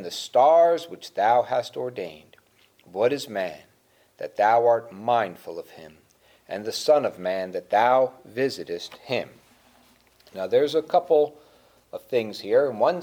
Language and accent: English; New Jersey, United States; I grew up in New Jersey, and it's a pretty congested area in New Jersey there, so there's a lot of light pollution